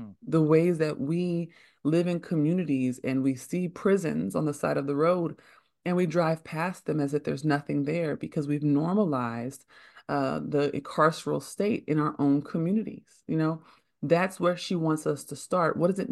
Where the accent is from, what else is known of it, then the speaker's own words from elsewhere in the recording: Oakland, California, United States; Growing up in Oakland, California, I grew up in the birthplace of the Black Panther Party.